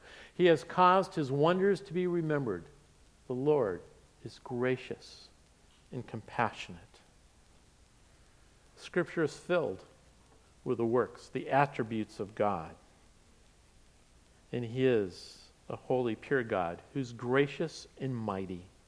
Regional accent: Pacific Northwest, United States; I'm from the Pacific Northwest, as you know, and some of those trees, like the Douglas fir or the big cedar trees, those roots go down

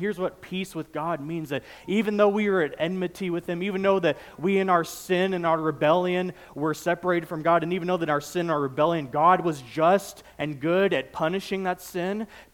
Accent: Nebraska, United States; I grew up in South Central Nebraska, or at least was born there, and spent my early childhood there.

